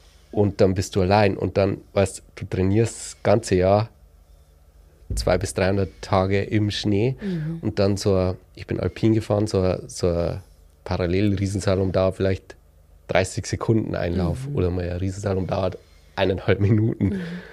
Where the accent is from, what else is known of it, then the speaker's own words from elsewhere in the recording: Bavaria, Germany; ich komme aus dem Bayerischen Wald